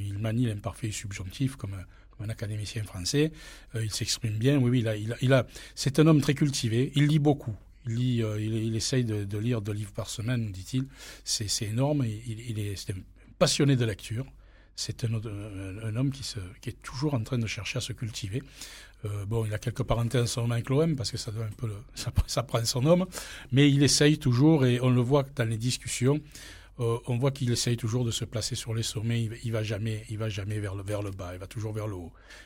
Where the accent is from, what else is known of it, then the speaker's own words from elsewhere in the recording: Marseille, Provence-Alpes-Côte d'Azur, France; Je viens de France, oui, Marseille.